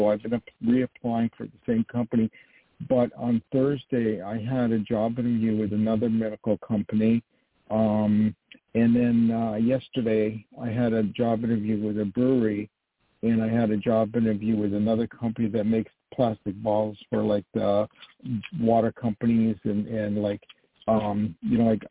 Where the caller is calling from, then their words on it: New York, United States; from New York.